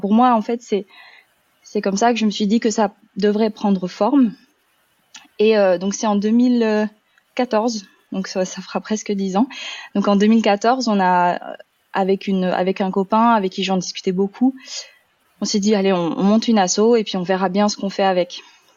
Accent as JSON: {"language": "French", "country": "France", "tie": "born or raised there", "said": "Moi, j'ai eu la chance, en grandissant en France, d'avoir été boursière du CROUS."}